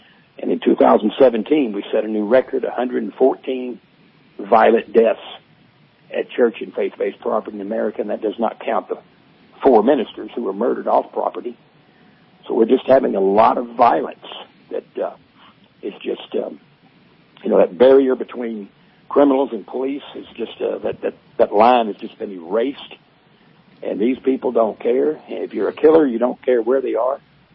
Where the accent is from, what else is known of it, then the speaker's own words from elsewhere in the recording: Arkansas, United States; Well, I was born and raised in Arkansas, and I became a minister in 1973, started preaching.